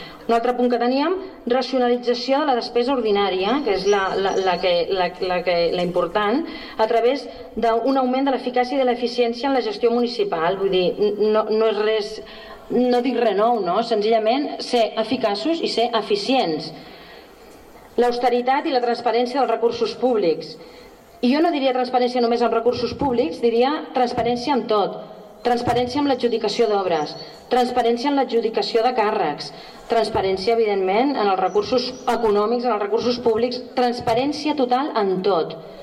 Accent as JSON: {"language": "Catalan", "town": "Sitges", "region": "Catalonia", "country": "Spain", "said": "però si això és el meu poble."}